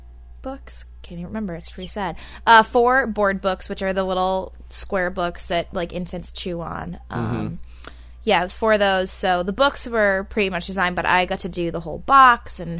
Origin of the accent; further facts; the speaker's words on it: Massachusetts, United States; Well, I grew up in Massachusetts, a small town outside of Boston, Cowtown.